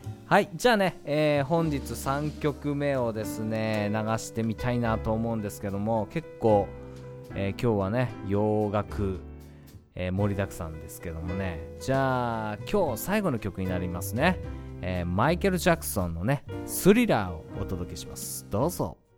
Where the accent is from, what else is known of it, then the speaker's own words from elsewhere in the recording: Iwate, Japan; moved away as an adult; now in Tokyo, Japan; 東京にね、あの岩手から上京してから、まあ専門学校にね通いながら